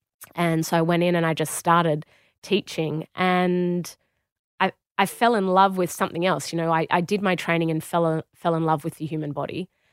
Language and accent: English; Australia; now in United Kingdom; I walked in as an Australian, which in the UK they love.